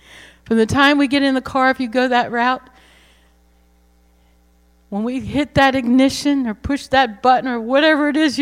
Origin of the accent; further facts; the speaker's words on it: Ohio, United States; I grew up in Ohio, and my dad had a shop across the driveway a little ways away from the house.